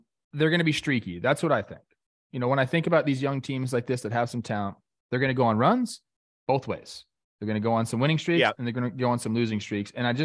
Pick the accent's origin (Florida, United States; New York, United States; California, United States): California, United States; Los Angeles; first one I say was just recently when I got to watch my friend win a Super Bowl at his home stadium in my hometown.